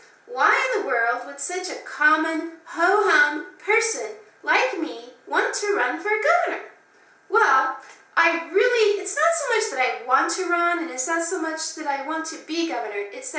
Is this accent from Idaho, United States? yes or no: yes; Caldwell, Idaho, United States; born there; I was born in Caldwell, Idaho, graduated from Caldwell Senior High.